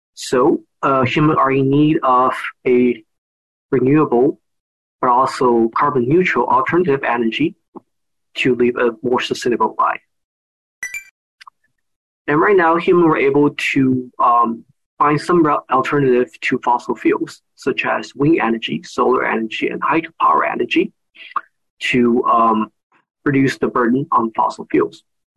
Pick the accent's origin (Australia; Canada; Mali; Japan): Japan; moved away as an adult; also born or lived in China; now in United States; So I was raised in Japan and China before I came to the United States for my bachelor's degree in biochemistry